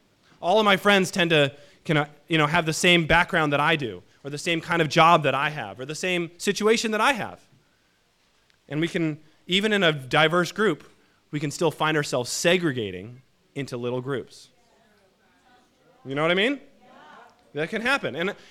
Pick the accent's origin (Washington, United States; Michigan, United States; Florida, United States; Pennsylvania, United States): Washington, United States; Seattle; I grew up in Seattle, in the suburbs in Seattle, and I went to Princeton